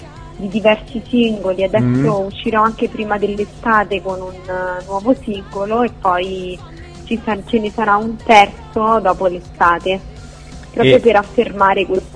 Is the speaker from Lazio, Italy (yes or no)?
yes; Rome, Lazio, Italy; born there; C'è un po' del mio romano, perché sono nata a Roma e sono e amo molto, diciamo, la mia città